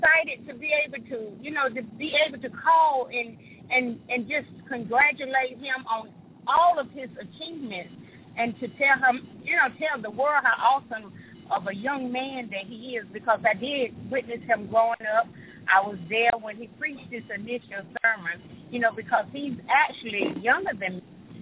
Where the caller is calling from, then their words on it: Longford, North Carolina, United States; I'm calling from Longford, North Carolina.